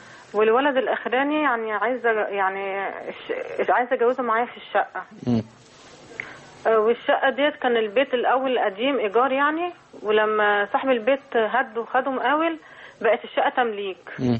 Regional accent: Alexandria, Alexandria Governorate, Egypt; من اسكندرية.

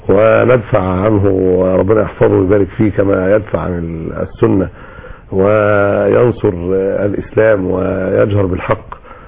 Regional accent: Egypt; الأزمة اللي كانت عندنا في مصر

